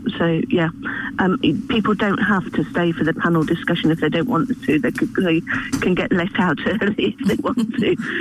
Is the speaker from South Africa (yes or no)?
no; East Midlands, United Kingdom; I'm not from Kent. My homeland, as it were, is Lincolnshire.